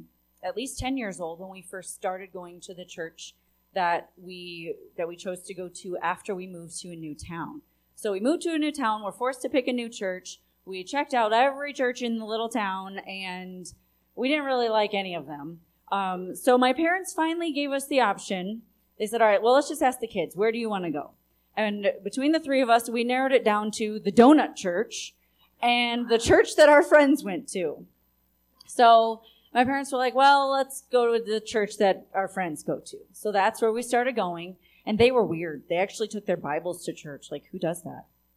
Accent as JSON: {"language": "English", "region": "Michigan", "country": "United States", "tie": "born or raised there", "said": "Well, I grew up in Michigan, and I say I grew up in a semi-Christian home."}